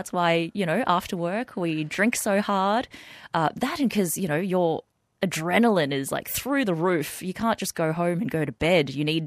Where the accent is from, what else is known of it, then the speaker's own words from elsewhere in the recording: Hong Kong; my background is Cantonese. I'm from Hong Kong.